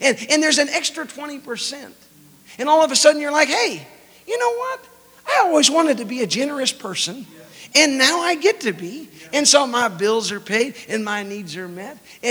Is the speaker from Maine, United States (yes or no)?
no; Alabama, United States; I'm from Alabama, so that's not the right grammar, but you get what I'm saying.